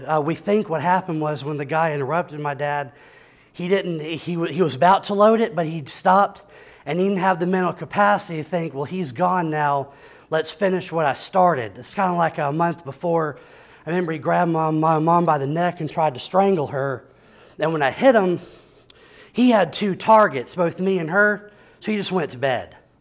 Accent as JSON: {"language": "English", "town": "Lawrenceville", "region": "Georgia", "country": "United States", "said": "As I stated before … I'm from Lawrenceville, Georgia."}